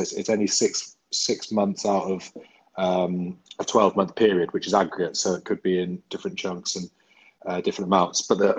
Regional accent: South Shields, North East England, United Kingdom; I mean, I grew up in the Northeast, grew up in South Shields, and the Northeast, it was football.

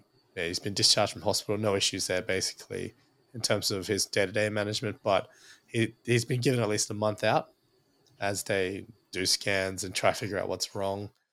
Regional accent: Queensland, Australia; So as a Queenslander, I think, yeah, it's still going to be tough.

